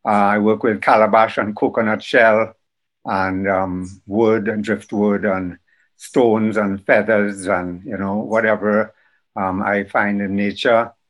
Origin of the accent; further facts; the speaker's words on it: Trinidad & Tobago; I'm a Trinidadian. I'm from Trinidad and Tobago. I'm 68 years old.